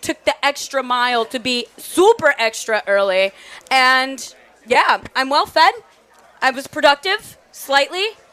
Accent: Dominican Republic; especially I'm from the Caribbean. Grew with mango, so

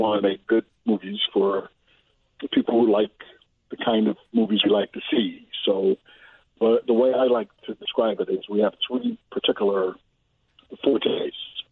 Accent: Chicago, Illinois, United States; But I grew up in South Shore, which, you know, is dramatic in its own right.

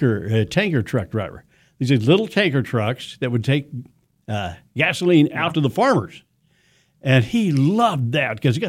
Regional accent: Fowler, Kansas, United States; born there; also born or lived in Meade; I was born in Fowler, Kansas. It's just west of Meade out there, right out in the southwest corner of the state. They had a little hospital there.

